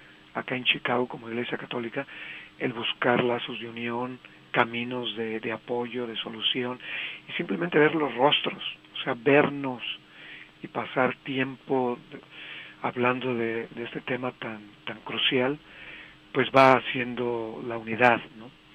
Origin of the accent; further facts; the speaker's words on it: San Luis Potosí, Mexico; moved away; yo soy del estado de San Luis Potosí, pues hemos sido parte de esa emigración